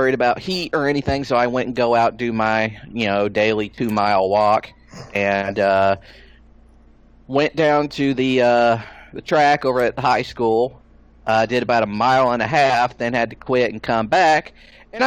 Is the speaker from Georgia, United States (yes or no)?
yes; Georgia, United States; on the top of Stone Mountain in my home state of Georgia